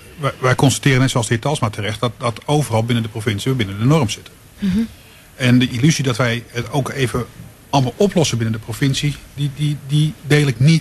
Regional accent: Zaanstad, North Holland, Netherlands; Ik ben zelf opgegroeid in Zaanstad naast het Guiswel.

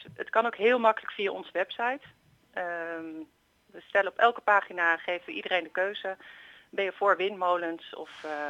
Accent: Amsterdam, North Holland, Netherlands; als wij met als Amsterdammers vanaf het Centraal Station dat zicht straks hebben op die windmolens

